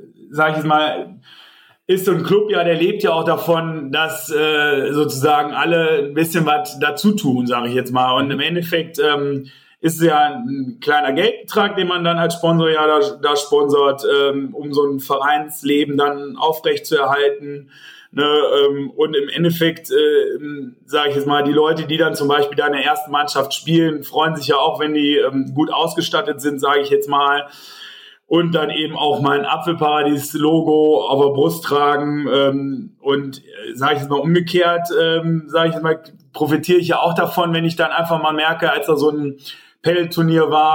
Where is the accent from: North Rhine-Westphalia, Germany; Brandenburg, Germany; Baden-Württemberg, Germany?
North Rhine-Westphalia, Germany; Tönisvorst; ich komme ja hier aus Forst eigentlich gebürtig, hier aus Tönesforst und das ist ja doch sehr ländlich geprägt so ein bisschen hier unseren Obsthof.